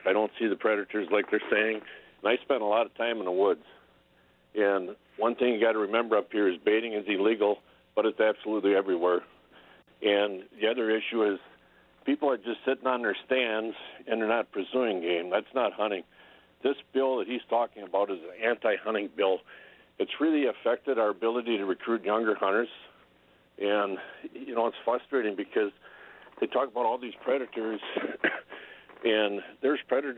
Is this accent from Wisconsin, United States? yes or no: yes; Wisconsin, United States; I'm from Vilas County.